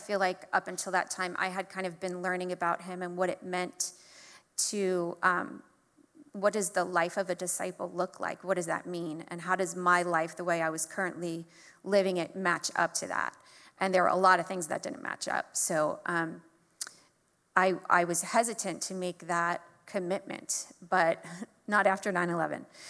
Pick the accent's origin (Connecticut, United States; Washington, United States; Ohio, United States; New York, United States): New York, United States; And I grew up on Long Island, and there was a train station that it ran straight through to New York.